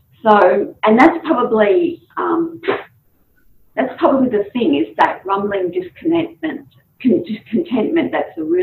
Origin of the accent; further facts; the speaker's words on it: Queensland, Australia; born there; I was born in North Queensland.